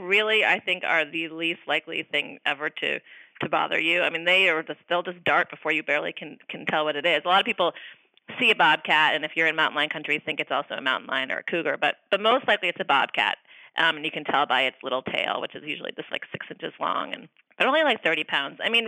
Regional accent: Boston, Massachusetts, United States; now in California, United States; I'm outdoorsy, but I grew up in Boston, live in California.

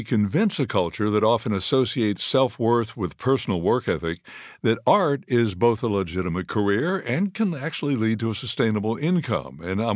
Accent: Morehead, Kentucky, United States; Your study focused on my hometown, Moorhead in Rowan County.

